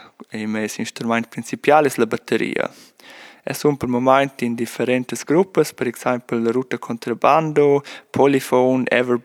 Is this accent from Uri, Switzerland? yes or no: no; Lavin, Graubünden, Switzerland; now in Lucerne, Switzerland; Ich bin aus Lewin, aus dem Unterengadin. Jetzt wohne ich aber in Luzern